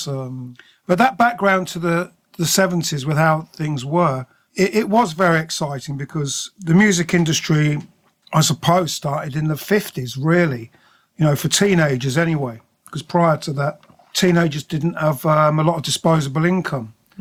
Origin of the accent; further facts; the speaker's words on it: Slough, South East England, United Kingdom; also born or lived in London / High Wycombe; I was born in London, but I went to school in Berkshire, in Slough, and then High Wycombe